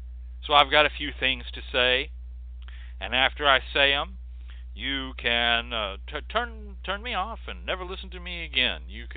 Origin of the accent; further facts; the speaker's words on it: the South, United States; I am from the South. You can argue about that.